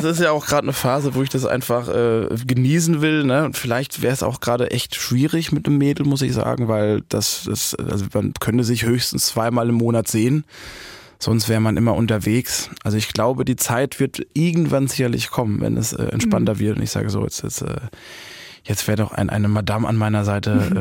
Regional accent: Busenbach, Baden-Württemberg, Germany; Wir haben eine ganz tolle Eishalle da in meinem Heimatdorf, Busenbach.

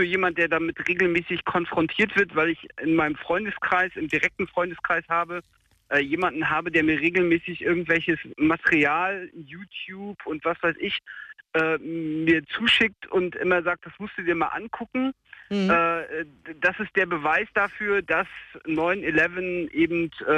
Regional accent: Hesse, Germany; Ich komme aus Hessen

